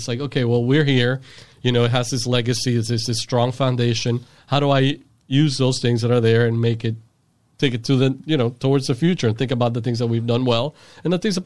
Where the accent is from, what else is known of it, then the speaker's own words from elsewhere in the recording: Miami, Florida, United States; I mean, I'm originally from Miami, but Miami's probably closer to New York than St. Pete is to Miami in some ways.